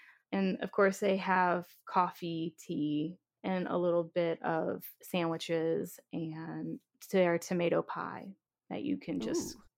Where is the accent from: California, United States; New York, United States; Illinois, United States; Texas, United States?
Texas, United States; I'm from Texas. And some of the things I've learned since being here about 2 years ago is that there are definitely some differences in cooking here versus Texas.